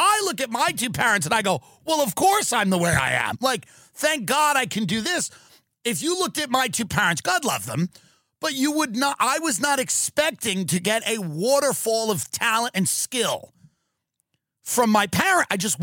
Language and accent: English; New York, United States; This looks like every guy I grew up with on Long Island.